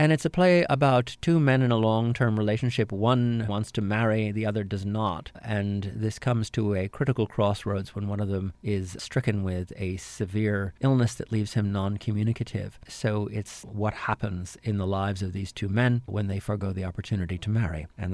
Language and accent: English; New York, United States; I grew up in the Hudson Valley, my brother born in Sleepy Hollow, thinking of these people as ancestors or something.